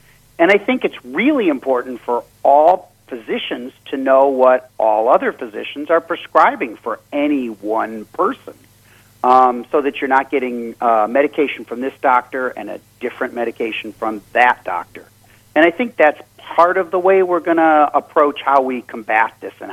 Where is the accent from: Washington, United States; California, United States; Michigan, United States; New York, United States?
Washington, United States; Seattle; I'm from Seattle, and Washington State has a program that's called its Seven Best Practices.